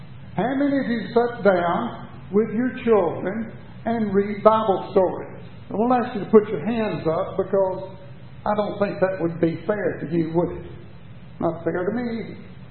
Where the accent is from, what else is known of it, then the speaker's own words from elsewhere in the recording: Chattanooga, Tennessee, United States; I was raised in the Cumberland Presbyterian Church. First Cumberland Presbyterian in Chattanooga. And then when we moved, I went to Westminster Presbyterian.